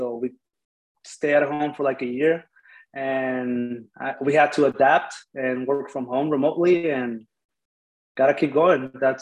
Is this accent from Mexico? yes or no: yes; Mexicali, Baja California, Mexico; now in Yuma, United States; I was raised in Mexico, specifically Mexicali. It's just an hour away.